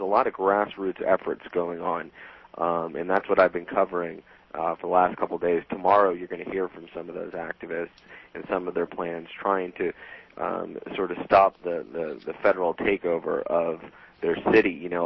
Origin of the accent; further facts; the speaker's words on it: California, United States; I'm from Northern California myself there, Kat, and actually I live up near some Buddhist monastery, at least my family does.